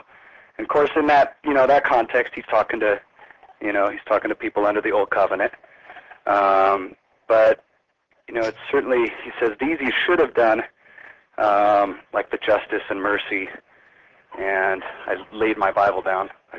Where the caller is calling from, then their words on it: Lakeport, California, United States; I'm calling from Lakeport, California.